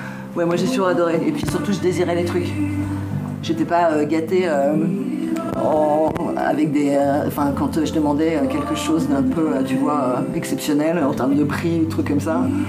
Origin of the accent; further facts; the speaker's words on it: Neuilly-sur-Seine, Île-de-France, France; parce que j'ai grandi à Neuilly, j'ai plein de petits bourgeois qui avaient plein de droits que moi, qui n'avaient pas.